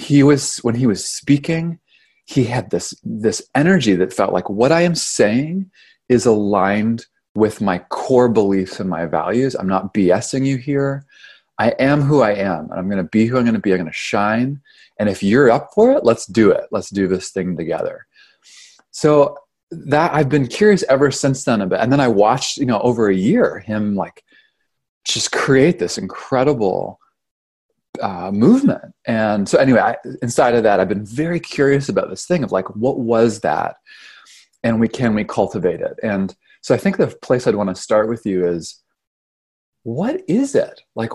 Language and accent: English; Canada; now in United States; I'm from Canada. I got down here in 2007 and I ended up, this is kind of a long story